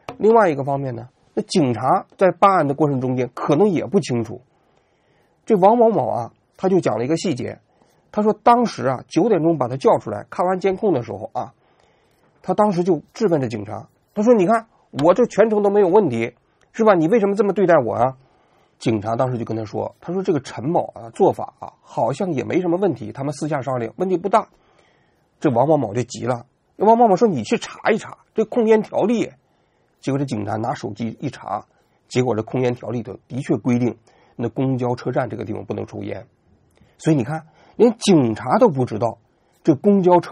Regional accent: China

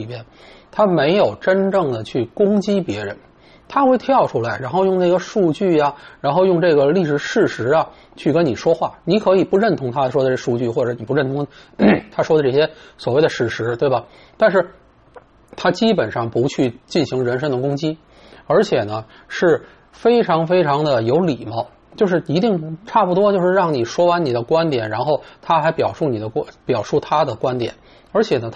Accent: Beijing, China; accent: Beijing; 就是那种让我们北京话讲叫吃冰棍拉冰棍

